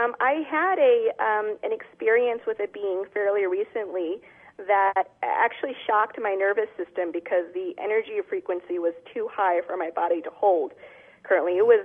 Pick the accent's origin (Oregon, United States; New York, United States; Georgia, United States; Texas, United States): Oregon, United States; Portland; I'm visiting from Portland, Oregon. I'm here at the ranch.